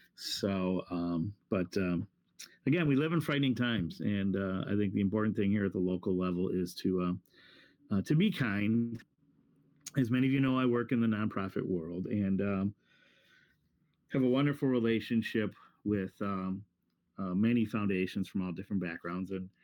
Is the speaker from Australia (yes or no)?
no; New York, United States; I remember as a young kid growing up in Western New York in the 70s, in a second generation Irish American family